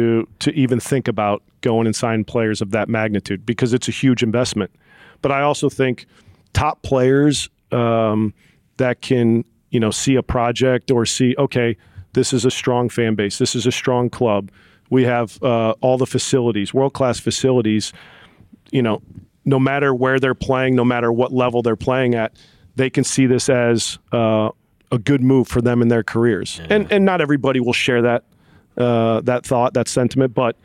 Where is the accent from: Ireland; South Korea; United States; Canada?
United States; I say soccer because I grew up in America.